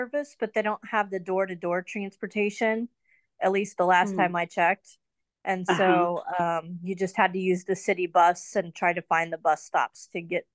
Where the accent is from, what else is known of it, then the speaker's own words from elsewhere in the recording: Odessa, Missouri, United States; Odessa, Missouri. I grew up in Odessa, Missouri.